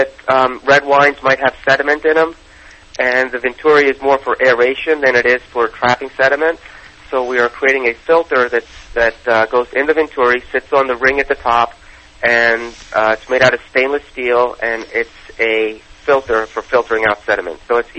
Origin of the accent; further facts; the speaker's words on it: Philadelphia, Pennsylvania, United States; I grew up in Philadelphia.